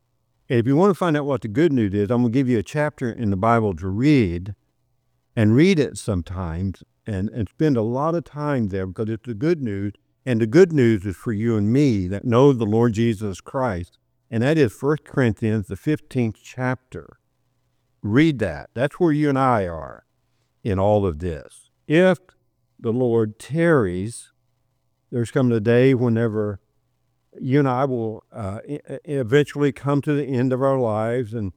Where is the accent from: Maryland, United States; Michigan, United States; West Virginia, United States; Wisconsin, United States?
West Virginia, United States; if I smiled, you'd know I was from West Virginia.